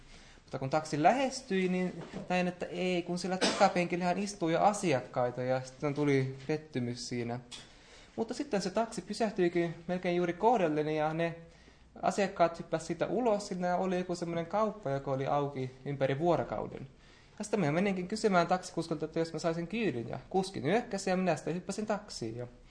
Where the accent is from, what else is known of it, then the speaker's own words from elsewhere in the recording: Taiwan; moved away; mitä oli kotiseudullani Taiwanin vuoristossa ollut, kun olin pieni. Jotenkin viikkoja myöhemmin menin taas tänne kotiseutuuni Taiwaniin käymään